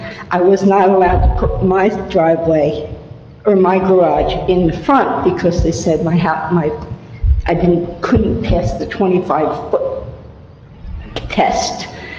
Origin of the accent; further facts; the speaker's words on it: Atlantic City, New Jersey, United States; I've been in the house since about 5 days after I was born in Atlantic City. But I was out for about 15 years, but my mother was in the house.